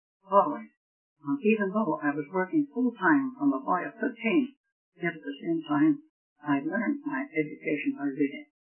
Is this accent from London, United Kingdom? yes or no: no; Northern Ireland, United Kingdom; born there; I think most of you know that I'm an Irishman. I'm not ashamed of that. I was born in the north of Ireland 85 years ago.